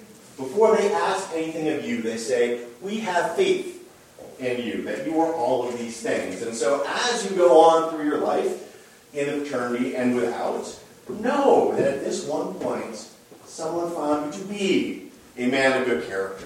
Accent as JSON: {"language": "English", "town": "Iowa City", "region": "Iowa", "country": "United States", "tie": "born or raised there", "said": "Particularly notable, again, that I grew up in Iowa City, where I was reminded of how close those ties were to the Lutherans who seemed to be surrounding us on every street corner."}